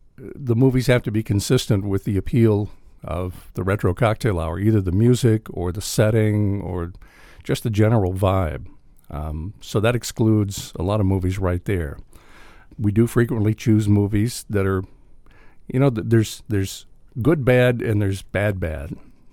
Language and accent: English; Texas, United States; I grew up in South Texas, and we had a Spanish language television channel in San Antonio.